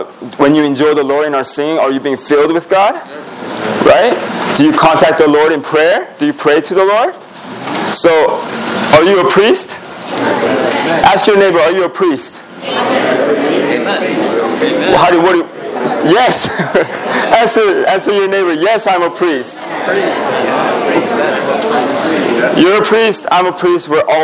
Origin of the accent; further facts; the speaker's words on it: California, United States; also born or lived in South Korea / Maryland; now in Boston, United States; So I was born in South Korea, and then I moved to the United States when I was in third grade, and then I lived in Southern California for a few years, and then I moved to Maryland.